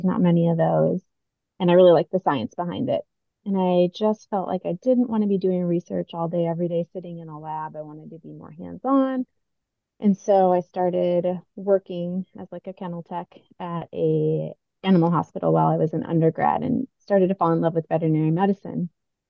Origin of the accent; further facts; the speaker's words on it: Minnesota, United States; So, I grew up in Minnesota and there aren't many oceans there.